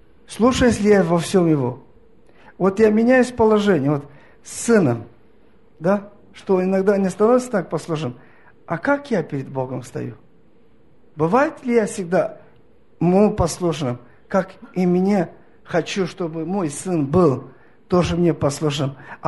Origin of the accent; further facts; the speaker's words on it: Moldova; Russian is a second language; я из Молдавии, из цыганского народа, тоже веровал в Господа.